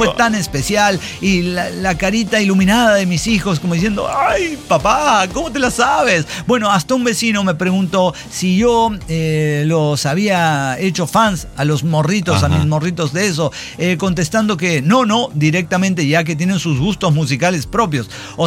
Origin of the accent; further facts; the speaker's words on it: Mexico; soy mexicana